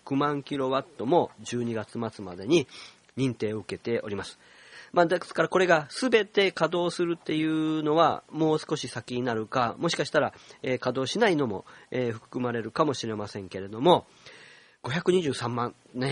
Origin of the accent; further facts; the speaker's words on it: Kyoto, Japan; 私たち京都の人たち、あるいは日本の人たちにとってもね、もう本当に大変なことであります